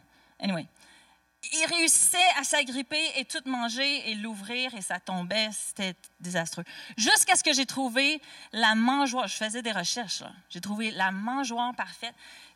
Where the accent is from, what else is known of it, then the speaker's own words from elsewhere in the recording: Saint-Hyacinthe, Quebec, Canada; C'est parce que je suis de Saint-Hyacinthe que je me permets.